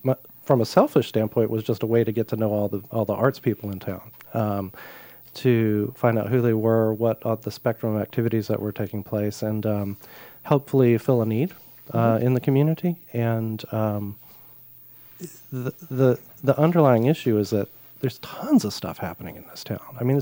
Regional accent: Wilmington, United States; Well, my background is I'm actually from Wilmington. I'm a native of Wilmington, but I was gone for, 20 years.

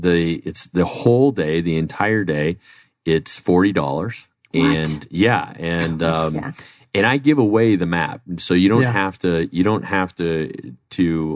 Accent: Arizona, United States; I'm from the community, I'm from Arizona.

